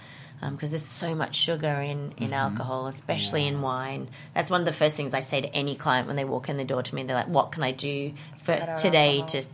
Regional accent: Melbourne, Victoria, Australia; And I grew up in Melbourne.

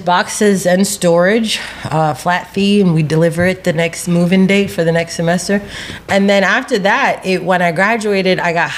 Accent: Pemberton, New Jersey, United States; Well, I am originally from a small town in South Jersey called Pemberton, New Jersey.

